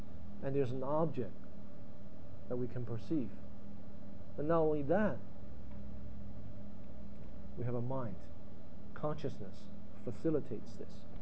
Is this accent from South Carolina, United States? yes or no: no; New Jersey, United States; Me growing up in New Jersey, New York area will have a certain type of experience.